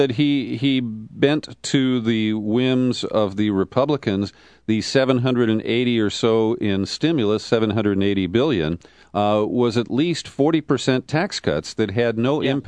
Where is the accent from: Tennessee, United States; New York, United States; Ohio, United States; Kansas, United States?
Ohio, United States; Cincinnati; now in California, United States; Well, in my own, I grew up in Cincinnati, and our public library, the interior was decorated by artists who had been employed by the WPA.